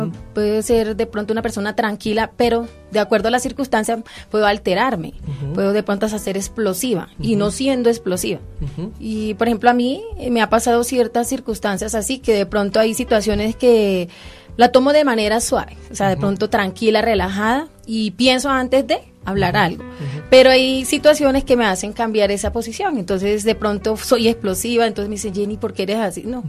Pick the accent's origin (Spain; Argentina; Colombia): Colombia; Santa Marta, Magdalena; now in Bogotá, Colombia; soy de Santa Marta, como realmente buena costeña. Me siento agradecida por Dios por estar también en esta tierra, aquí en Bogotá.